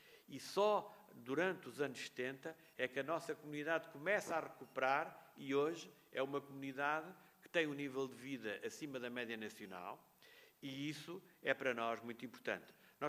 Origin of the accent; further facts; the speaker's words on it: Portugal; born there; Mas eu ainda nasci em Portugal, mas tenho uma ligação à França desde muito jovem